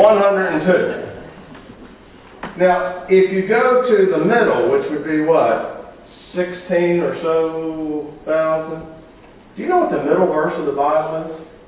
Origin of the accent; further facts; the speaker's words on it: the South, United States; accent: Southern drawl; it comes out with a slightly southern drawl and some Bedford County roots. See, that's my accent.